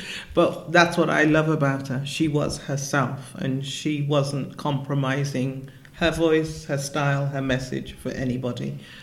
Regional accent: Birmingham, West Midlands, United Kingdom; We're all from Birmingham, born and bred. Really proud of our Brummy roots.

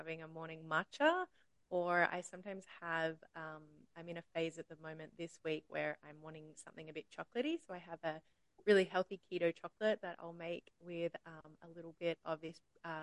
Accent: Sydney, New South Wales, Australia; now in United States; I am Australian. From Sydney, so if anyone's like, "Where is her accent from?"

